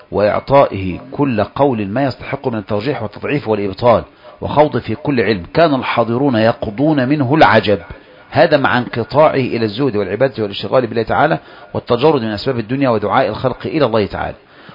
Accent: Egypt; المسألة الكبرى عندنا في مصر

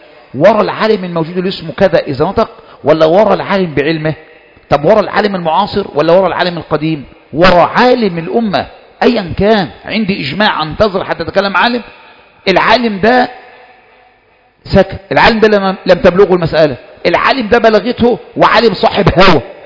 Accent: Egypt; أول جمعة غضب حصلت في عندنا في مصر

